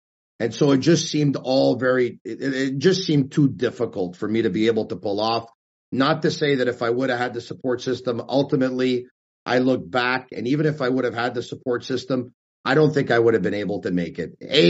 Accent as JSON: {"language": "English", "town": "Montreal", "region": "Quebec", "country": "Canada", "tie": "born or raised there", "said": "growing up in Montreal, there were different sports radio shows I would listen to."}